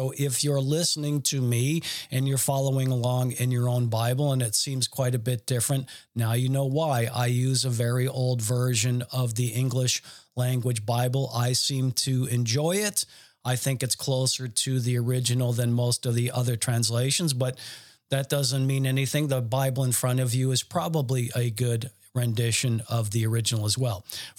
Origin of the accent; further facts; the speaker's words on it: Garden City, Michigan, United States; born there; I was born in Garden City, Michigan, which immediately tells you that I am a U.S. citizen by birth